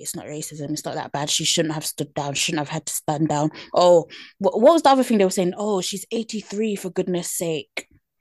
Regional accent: United Kingdom; accent: British; you hear me with my British accent and you're going to ask me where I'm really from.

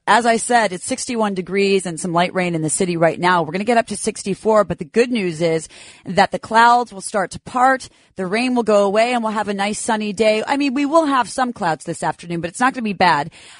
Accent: Miami, Florida, United States; Quite a few financial firms bailed on the Big Apple and began looking at my hometown, Miami, as a future financial capital.

